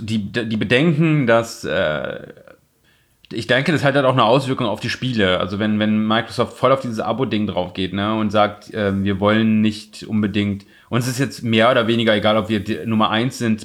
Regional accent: Osnabrück, Lower Saxony, Germany; da wo ich herkomme aus Osnabrück

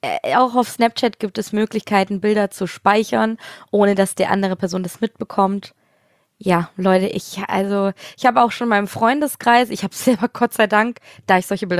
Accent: Hamburg, Germany; Das ist meine alte Heimatstadt, ne?

